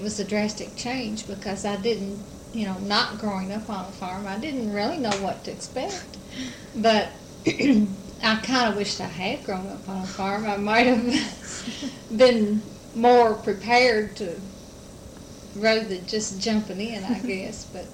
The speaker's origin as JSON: {"language": "English", "town": "Lexington", "region": "Kentucky", "country": "United States", "said": "I'm from Lexington."}